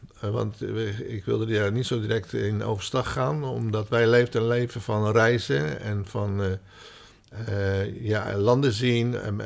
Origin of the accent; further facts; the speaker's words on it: The Hague, South Holland, Netherlands; Ik ben geboren en getogen in Den Haag.